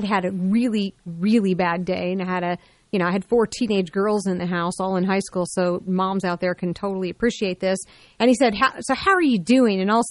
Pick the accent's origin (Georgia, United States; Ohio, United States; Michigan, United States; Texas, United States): Texas, United States; I was happy to announce, being a Texan, that Texas is not the highest on the list